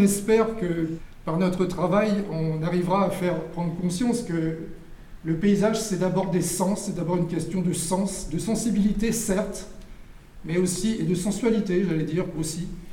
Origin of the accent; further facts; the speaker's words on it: Normandy, France; moi je suis normand